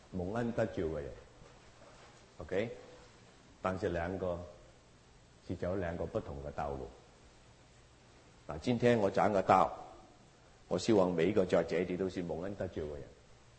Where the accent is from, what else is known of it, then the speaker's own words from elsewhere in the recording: Hong Kong; 我是从香港来，我个家庭是很穷。